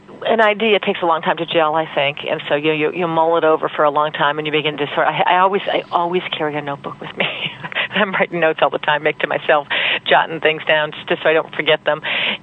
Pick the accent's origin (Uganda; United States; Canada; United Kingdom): United States; Culturally, I'm a Christian because I'm an American and I grew up in that culture